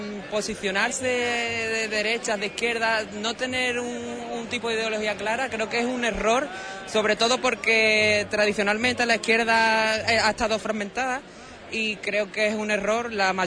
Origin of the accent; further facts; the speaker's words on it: Villalba del Alcor, Andalusia, Spain; Nosotros en concreto venimos de Villalba del Alcor, en el condado de Huelva. Es un pueblo de tradición socialista